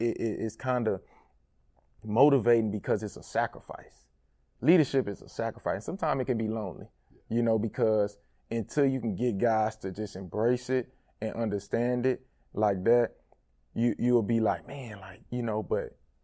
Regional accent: Port Arthur, Texas, United States; Man, it was, you know, it's a small community, but at the end of the day, it's Texas.

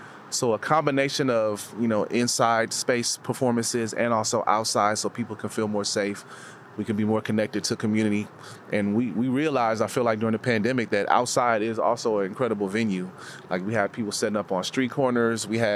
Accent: Oakland, California, United States; I feel like growing up in the Oakland community, I was always brought into spaces that were accepting of all.

